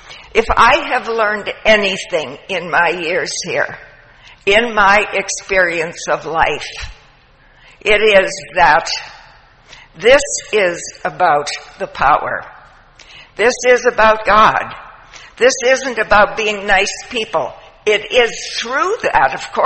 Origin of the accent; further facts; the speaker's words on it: Toronto, Ontario, Canada; I'm from Toronto.